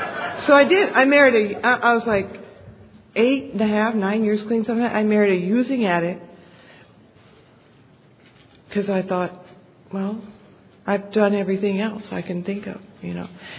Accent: New York, United States; now in Australia; And I immigrated to Australia from New York, right?

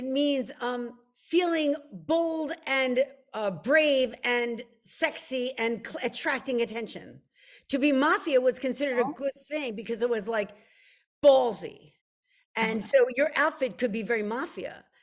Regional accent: Philadelphia, Pennsylvania, United States; And I'm from Philly. I've never been in a lemon grove.

